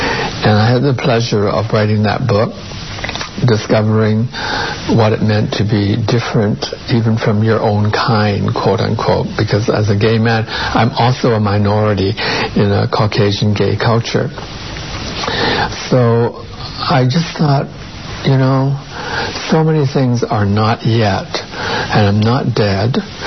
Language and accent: English; Canada; that's fair, I am Canadian